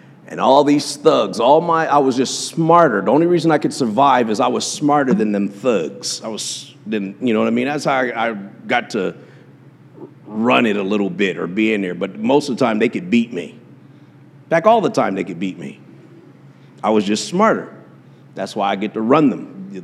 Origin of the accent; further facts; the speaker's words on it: Harrisburg, Pennsylvania, United States; I was raised in Harrisburg, Pennsylvania. Some of you guys don't even know about Pennsylvania and definitely don't know about Harrisburg.